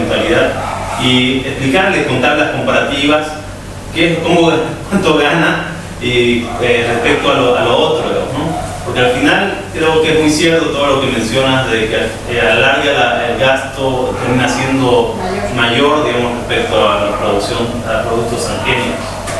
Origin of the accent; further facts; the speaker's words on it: Bolivia; qué es lo que queremos nosotros como bolivianos